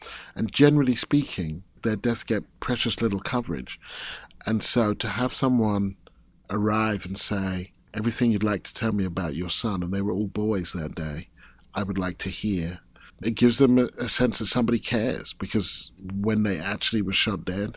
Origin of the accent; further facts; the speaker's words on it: United Kingdom; I come from Britain